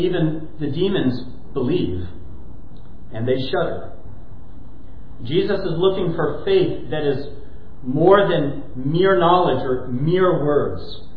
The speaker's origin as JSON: {"language": "English", "region": "California", "country": "United States", "tie": "born or raised there", "said": "the fruit smorgasbord that I grew up with in Southern California."}